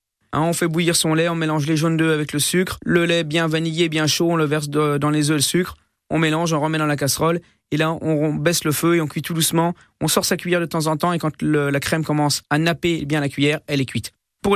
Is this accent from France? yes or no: yes; France; Alors, le chocolat, on a peu l'habitude, nous, chez nous, en France, de le consommer dans les préparations salées.